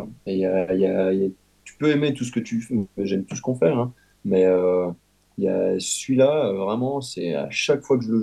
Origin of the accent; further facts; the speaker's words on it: Paris, Île-de-France, France; born there; Je suis né à Paris. Je suis un insulaire.